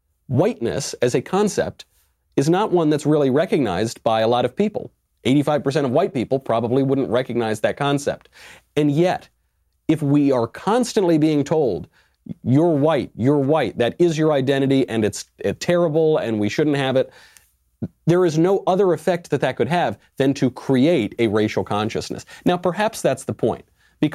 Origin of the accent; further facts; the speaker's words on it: New York, United States; now in Los Angeles, United States; I think that I'm a New Yorker. I was born in New York. Well, I live in Los Angeles now. I'm an American.